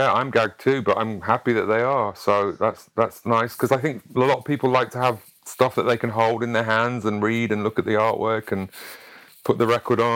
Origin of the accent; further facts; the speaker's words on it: Sheffield, Yorkshire and the Humber, United Kingdom; I went to see her in London and Sheffield, which is my hometown